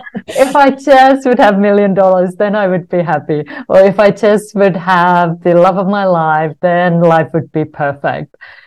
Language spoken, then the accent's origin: English; Finland; English is a second language; So if you wondered where this accent is from, I was growing up in Finland.